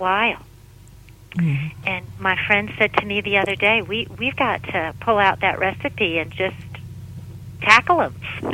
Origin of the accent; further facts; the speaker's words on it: Albany, New York, United States; I grew up in Albany, New York, and they have a ton of snow.